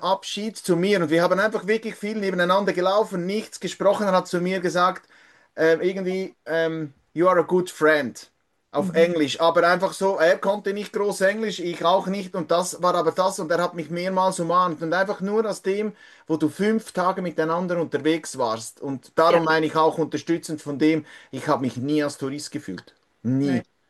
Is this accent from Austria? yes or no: no; Switzerland; du kommst so als Schweizer da in diese ganz fremde Welt hinein